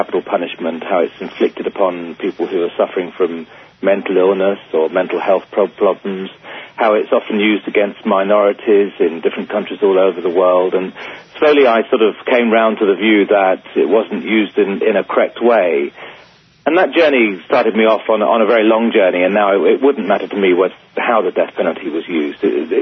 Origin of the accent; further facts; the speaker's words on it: United Kingdom; I remember the debate when I was growing up in the United Kingdom